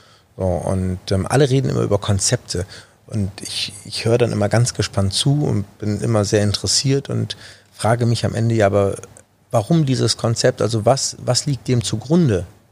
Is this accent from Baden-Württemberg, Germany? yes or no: no; Düsseldorf, North Rhine-Westphalia, Germany; Vor allen Dingen, weil es meine Heimat ist. Und das ist auch der Grund, warum ich mich auf Düsseldorf aktuell beschränke